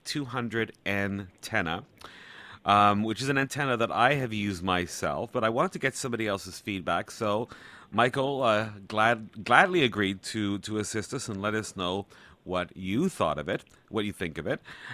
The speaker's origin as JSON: {"language": "English", "town": "Montreal", "region": "Quebec", "country": "Canada", "tie": "born or raised there", "moved": "yes", "lives_now": "Taiwan", "said": "Now, when I was growing up in Montreal in Canada, at nighttime, picking up stations from the United States was very easy."}